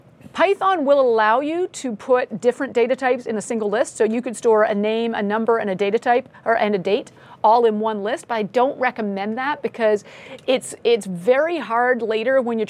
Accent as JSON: {"language": "English", "country": "Canada", "said": "I am a Canadian, I did go with kilometers"}